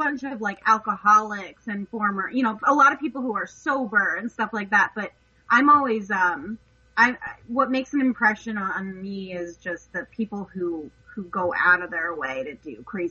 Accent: New York, United States; I met them, I lived in New York. I grew up in New York, but I never had the courage to go to a live event or anything like that and meet other people

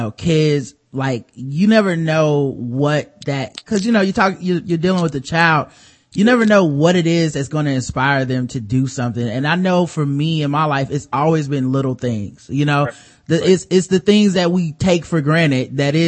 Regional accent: Charlotte, North Carolina, United States; Yeah, I grew up in Charlotte.

